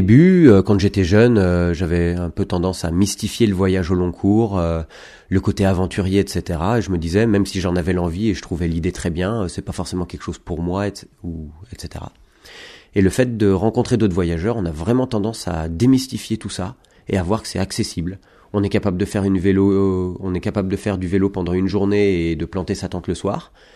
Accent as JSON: {"language": "French", "town": "Lyon", "region": "Auvergne-Rhône-Alpes", "country": "France", "said": "Je suis lyonnais. J'alterne ma vie lyonnaise avec une vie sur mon vélo."}